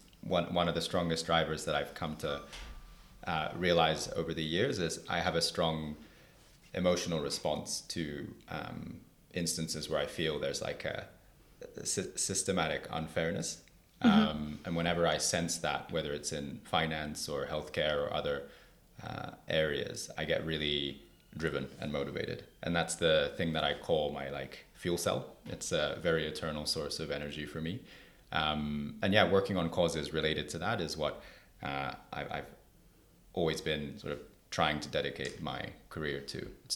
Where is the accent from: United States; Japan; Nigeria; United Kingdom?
Japan; I think I was age 17. I'm from Japan